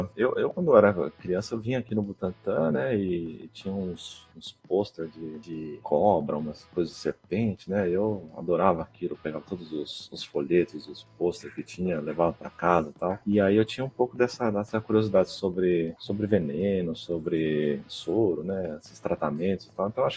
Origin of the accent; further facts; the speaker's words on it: São Paulo, Brazil; Depois eu sou aqui de São Paulo, né?